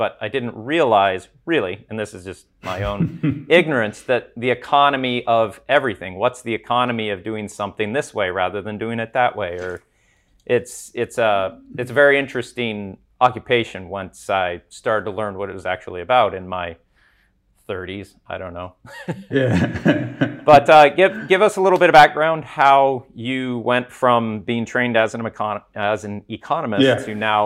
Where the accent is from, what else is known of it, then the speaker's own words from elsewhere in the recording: United States; So as an American, I have a hard time distinguishing between Holland, Denmark, and the Netherlands.